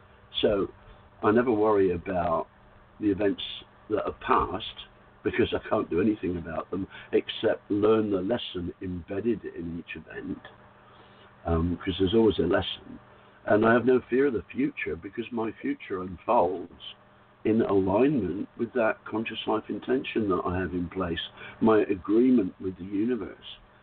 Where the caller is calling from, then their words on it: Whitsunday Islands, Queensland, Australia; from the Whitsunday Islands. It's 2:02 in the morning, and I'm on my sixth cup of coffee.